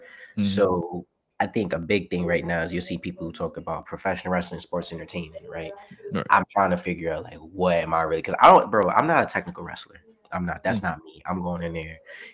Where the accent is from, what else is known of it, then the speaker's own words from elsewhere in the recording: New York City, New York, United States; So I grew up in Kingsbridge in the Bronx. But like once I got to high school, I went to go live with my great grandmother. So lived on Third Ave in Harlem in Jeff Projects, right?